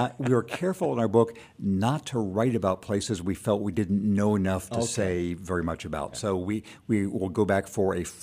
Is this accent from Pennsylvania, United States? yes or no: no; Redlands, California, United States; I grew up in Redlands, California, about 30,000 people when I was growing up there. It's right next to San Bernardino